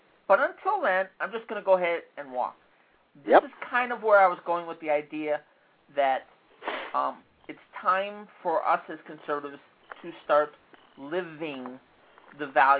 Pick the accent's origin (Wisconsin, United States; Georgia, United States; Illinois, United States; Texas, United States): Illinois, United States; Chicago; You got to understand, I come from Chicago.